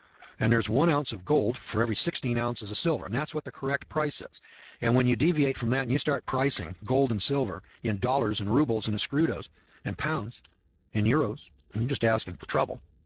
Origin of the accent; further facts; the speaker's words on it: Eureka, California, United States; I'm from a floodplain. I'm from Eureka, California. I worked my early years in the Eel River Valley.